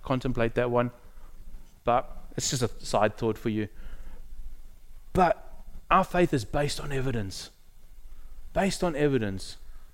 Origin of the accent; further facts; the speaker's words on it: South Africa; I come from South Africa, as I've said earlier.